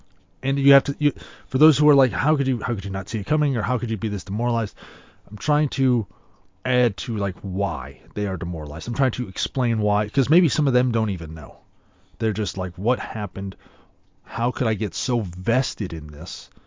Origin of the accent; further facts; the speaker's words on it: California, United States; Not all my friends, because I grew up in the Bay Area.